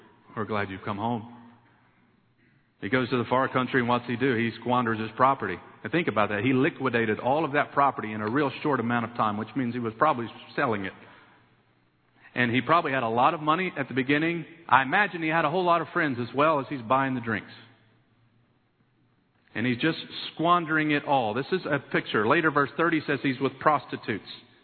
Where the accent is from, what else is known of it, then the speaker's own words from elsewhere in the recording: Kentucky, United States; also born or lived in Detroit, Michigan; I was born in Detroit, Michigan, grew up in Kentucky, went to college on a baseball scholarship